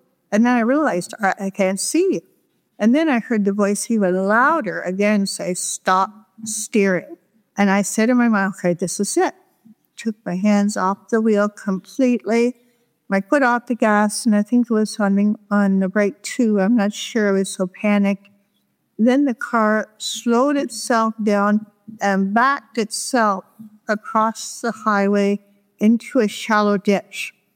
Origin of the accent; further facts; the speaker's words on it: Peterborough, Ontario, Canada; And I was from Peterborough, and that's connected directly to the Great Lakes.